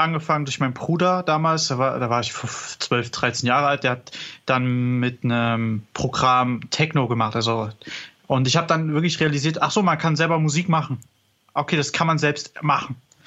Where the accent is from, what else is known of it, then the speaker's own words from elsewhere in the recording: Cologne, North Rhine-Westphalia, Germany; ich bin aus Köln, ich lebe seit 8 Jahren jetzt hier